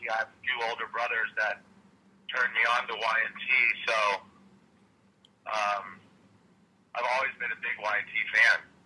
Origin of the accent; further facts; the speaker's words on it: California, United States; Plus the one in the Bay Area, it's my hometown, so that's always a bonus.